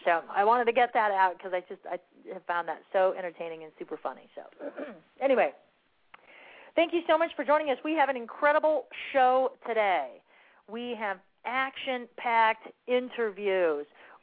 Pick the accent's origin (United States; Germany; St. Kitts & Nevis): United States; Arizona; I'm not Russian. I am Romanian, and I am an American born and raised in good old Arizona.